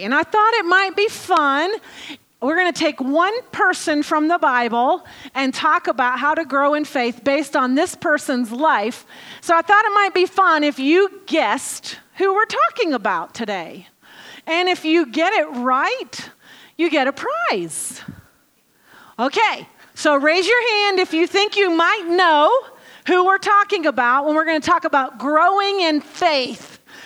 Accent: the South, United States; I was brought up in the South, but after an Ohio winter

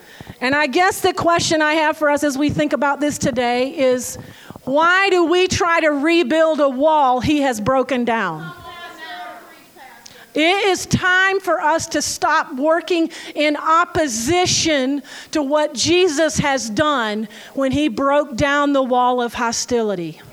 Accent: South Carolina, United States; Now, I'm from the South. I grew up in South Carolina, and I didn't even know a Catholic when I was growing up.

